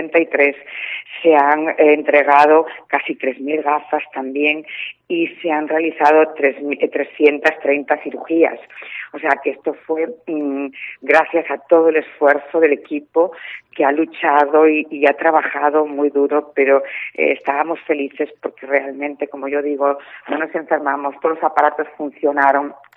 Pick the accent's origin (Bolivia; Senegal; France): Senegal; la repercusión a nivel social en mi país es impresionante. Las necesidades que tienen allí de muchas especialidades, pero sobre todo de oftalmología y óptica, es terrible porque hay 5 o 6 oftalmólogos en todo el país. Entonces, son personas, las de Senegal